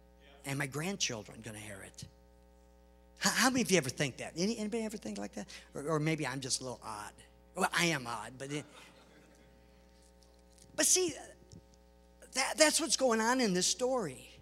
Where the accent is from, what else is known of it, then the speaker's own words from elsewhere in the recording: Long Beach, California, United States; I grew up in Long Beach. And I can remember in Long Beach, I can remember where we would leave our bedroom windows open at night when we went to bed.